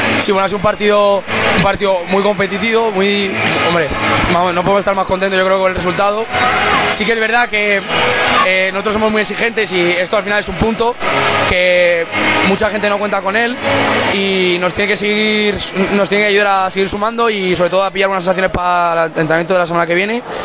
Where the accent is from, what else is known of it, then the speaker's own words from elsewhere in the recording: Madrid, Community of Madrid, Spain; nosotros somos madrileños, somos descarados y somos soñadores.